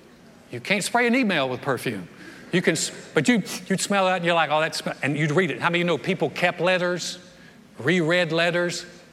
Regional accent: North Carolina, United States; now in Texas, United States; when Joy and I first moved to Texas, she was from Florida, I'm from North Carolina.

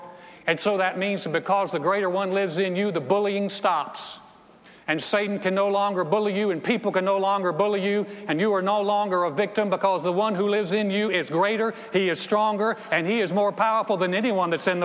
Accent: the South, United States; I think it's something that I was raised in the South, and we were taught to be grateful.

